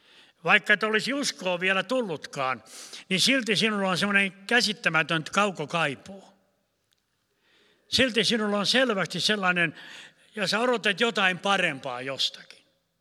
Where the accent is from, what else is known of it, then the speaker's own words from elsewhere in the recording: Ostrobothnia, Finland; näin meikäläisen kielellä käytämään, tuun Pohjanmaalta, niin siellä on karkeita sanoja paljon mukana.